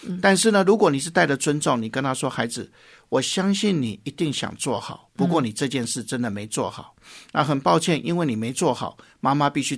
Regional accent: China; 所以我们中国人的父母在整个养育教育孩子的过程

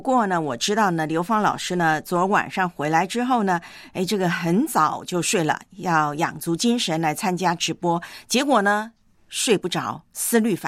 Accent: Taiwan; 就是在老家啊，我的老家台湾呢不但是有水患

